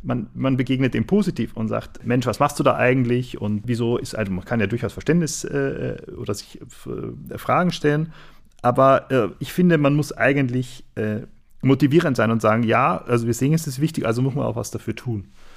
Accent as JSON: {"language": "German", "country": "Austria", "said": "ich bin ja aus Österreich"}